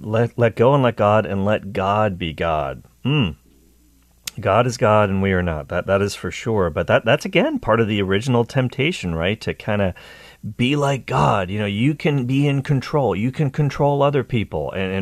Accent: Ireland; but I'm Irish, so I can say that.

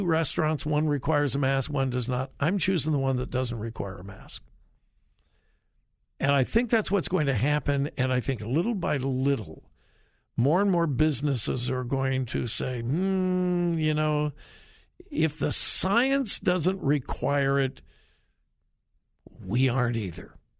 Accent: Columbus, Ohio, United States; we're from out of town. We're from Columbus, and we're just up here over the weekend

